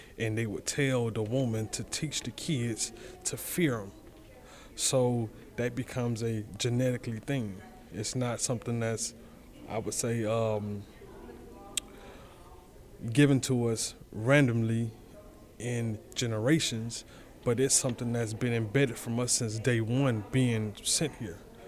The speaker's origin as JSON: {"language": "English", "region": "the South", "country": "United States", "said": "Coming from the South, I'm from the South, so this is something that's normal."}